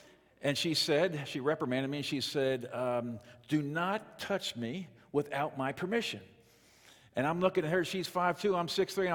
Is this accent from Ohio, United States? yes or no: no; New York, United States; I'm originally from New York. My wife is from Texas, and we met in Florida at Bible college.